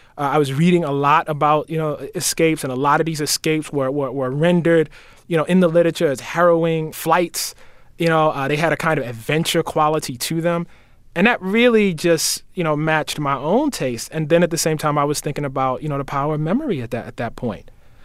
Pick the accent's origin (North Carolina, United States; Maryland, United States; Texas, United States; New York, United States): Maryland, United States; Baltimore; in the 1980s, when I'm growing up in Baltimore, you know, we didn't really have people like that.